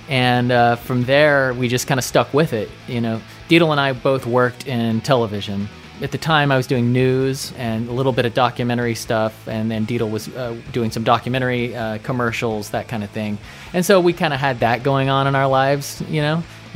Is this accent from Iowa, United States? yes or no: no; Grand Prairie, Texas, United States; I grew up in Grand Prairie, Texas, just outside of Dallas.